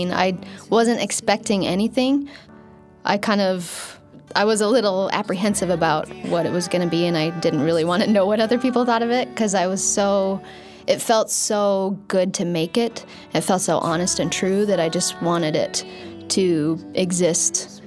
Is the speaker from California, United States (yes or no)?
no; American Fork, Utah, United States; I grew up in American Fork, Utah.